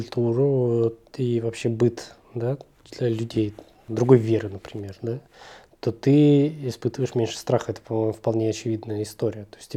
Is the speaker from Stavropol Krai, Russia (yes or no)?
no; Saint Petersburg, Russia; Я тогда питерский.